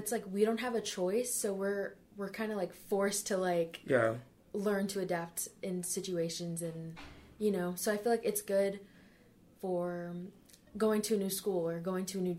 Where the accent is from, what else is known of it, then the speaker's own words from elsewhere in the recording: Illinois, United States; born there; I was born in Illinois.